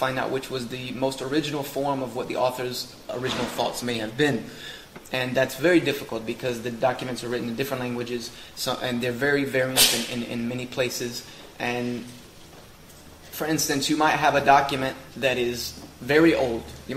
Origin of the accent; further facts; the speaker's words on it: South Carolina, United States; he started to attend a Bible college in my hometown, which is very well known in the United States amongst religious conservative Christians.